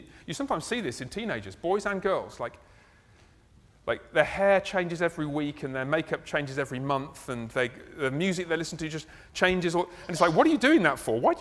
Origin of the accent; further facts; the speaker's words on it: United Kingdom; I mentioned this because I'm British, I'm sorry about this.